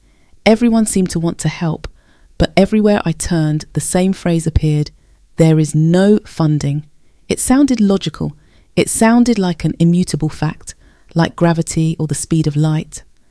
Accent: Peterborough, East of England, United Kingdom; I grew up on the Alton Goldhay estate watching my gran fight for every breath in her final months on Cavell Ward at Peterborough City Hospital.

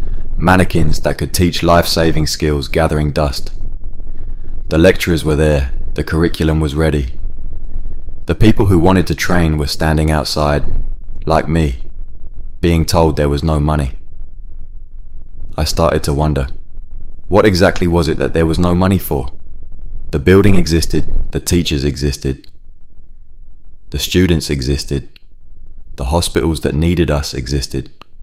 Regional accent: London, United Kingdom; I'm 31, and I grew up on the Aylesbury estate in Woolworth. My parents came from Cyprus and ran a corner shop on the Old Kent Road.

